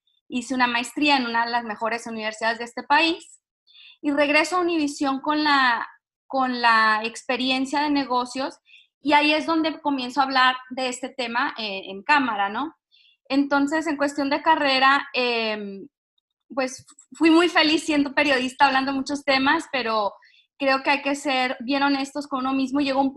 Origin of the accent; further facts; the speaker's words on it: Baja California, Mexico; como estamos pegados a San Diego. Entonces tenemos esta cultura mexicana, porque crecí en México, pero tenemos una cultura también muy gringa, entonces eso nos abre un poco la mente, nos abre las oportunidades, nos abre en cuestión de cultura, viví con dos culturas